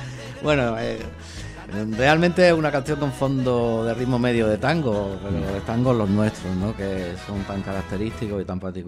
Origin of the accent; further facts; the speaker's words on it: Granada, Andalusia, Spain; pues soy de Granada. Realmente claro. Soy del Realejo, ¿no? Me gusta más decir que soy de Realejo a veces que de Granada. Hay cosas de Granada que no me gustan.